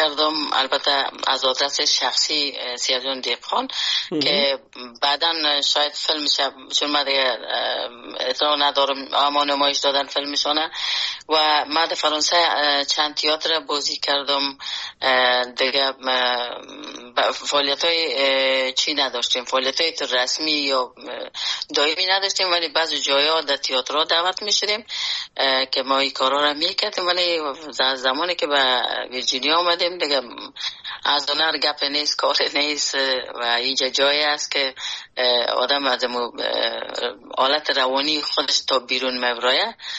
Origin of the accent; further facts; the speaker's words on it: Afghanistan; moved away; اجتماعی افغانستان که در اوجه بزرگ شدیم در اوجه کار کردیم